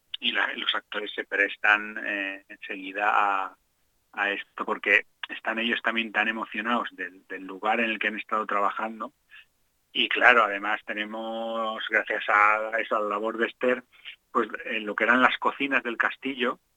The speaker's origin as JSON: {"language": "Spanish", "town": "Valencia", "region": "Valencian Community", "country": "Spain", "said": "Yo, que soy de Valencia realmente"}